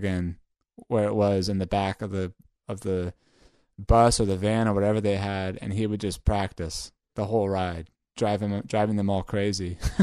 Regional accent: Tiburon, California, United States; So as I mentioned, you know, I grew up in Tiburon, California

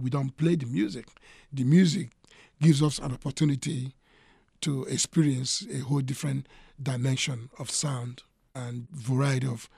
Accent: Nigeria; born there; Well, originally I was born in Africa, Nigeria more specifically, West Africa.

